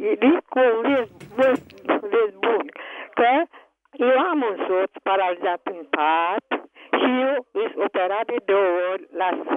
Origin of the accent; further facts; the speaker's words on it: Țăv, Mureș County, Romania; first language Hungarian; Romanian is a second language; De lângă Târgu Mureș, de la Țăv, sunt